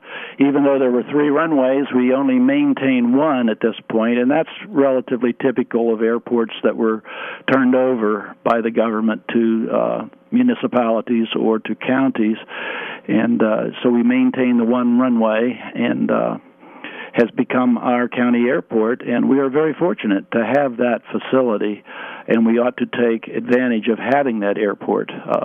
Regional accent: Maryland, United States; also born or lived in Pittsburgh, United States; I'm originally from Maryland. Spent the last 30 years before coming here 10 years ago in the Pittsburgh area.

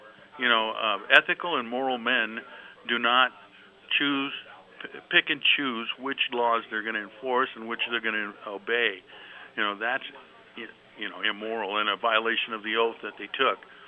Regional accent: Compton, California, United States; I grew up in Compton. It was primarily a black neighborhood.

